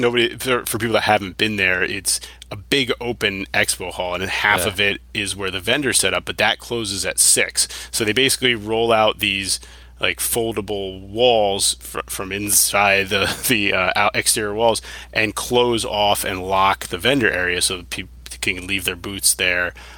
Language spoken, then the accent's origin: English; Philadelphia, Pennsylvania, United States; 'Cause, like, we're from Philly, so it's not that big of a deal for us to go to eat on the streets of Philly.